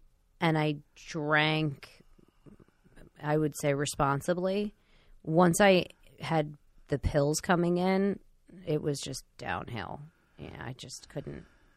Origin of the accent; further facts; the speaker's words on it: Philadelphia, Pennsylvania, United States; I mean, I grew up in South Philly, so I knew all about, perks and all that stuff.